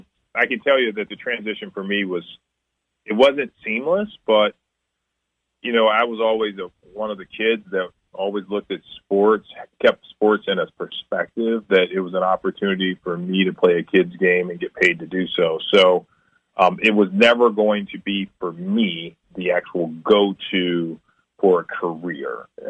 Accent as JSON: {"language": "English", "town": "Kankakee", "region": "Illinois", "country": "United States", "said": "I'm from Kankakee, Illinois, so most people don't know where that's at, but shout out to Kankakee."}